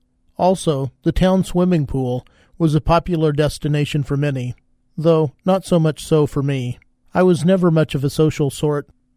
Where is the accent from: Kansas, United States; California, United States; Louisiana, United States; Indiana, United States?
Kansas, United States; mentioned before that my home state of Kansas is hot in the summer?